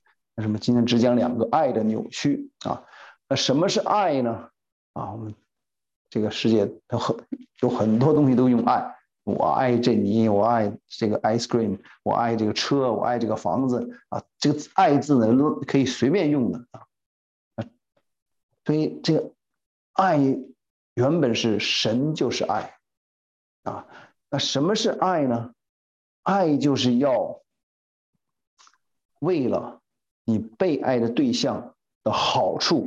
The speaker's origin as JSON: {"language": "Chinese", "country": "China", "said": "我们中国人很爱我们的孩子"}